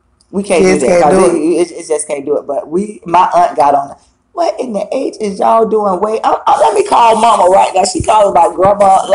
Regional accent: Fort Meade, Florida, United States; That's funny, because even in my hometown of Fort Meade, it's a mining town.

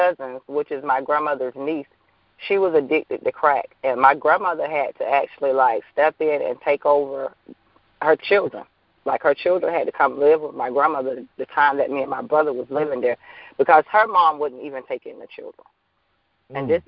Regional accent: Tallahassee, Florida, United States; also born or lived in Polk County, Florida; I'm originally from Polk County, Florida, but I was raised here in Tallahassee. I've been here since like 91. I went to Appalachia Elementary School, Fairview for middle school, and Fairview High for high school. I'm a native.

